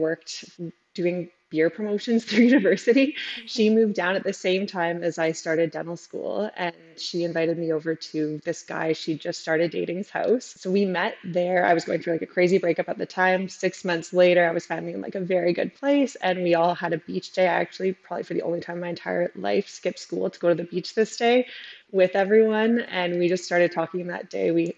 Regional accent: Ontario, Canada; I grew up small town in Northern Ontario

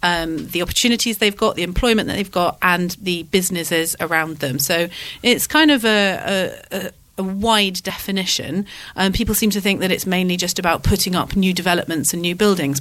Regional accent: Gibraltar; also born or lived in Australia / United Kingdom; now in Isle of Wight, United Kingdom; I've lived in Australia, yeah. I come from Gibraltar originally, but I've lived in Australia, lived in UK, and now loving the Isle of Wight.

